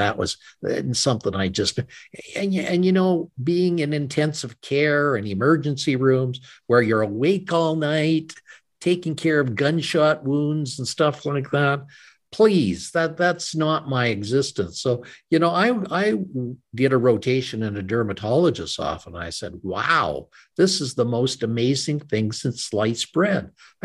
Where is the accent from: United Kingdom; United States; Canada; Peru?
Canada; Calgary, Alberta; now in Edmonton, Canada; Grew up in Calgary, the home of the world famous Calgary Stampede. And I moved up to Edmonton for medical school.